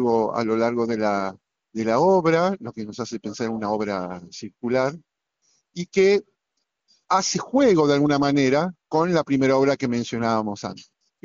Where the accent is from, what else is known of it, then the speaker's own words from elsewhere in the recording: Buenos Aires, Argentina; also born or lived in United States / Europe; yo actualmente vivo en la Patagonia, soy director titular de la Orquesta Sinfónica del Neuquén. Originalmente de Buenos Aires, luego he vivido afuera, en Estados Unidos, en Europa